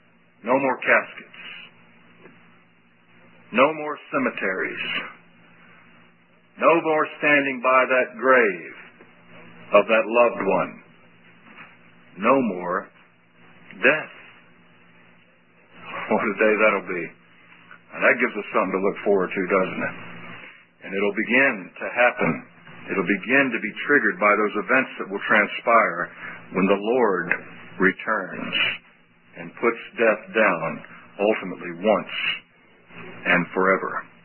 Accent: Jacksonville, Florida, United States; You know, when I grew up in Jacksonville, Florida as a little boy, I remember that, my parents, as I've said, they weren't Christians.

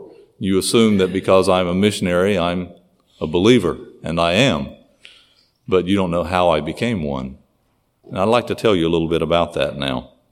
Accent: North Carolina, United States; In North Carolina, in those days, they had quarterly youth rallies where all the young people from the assembl

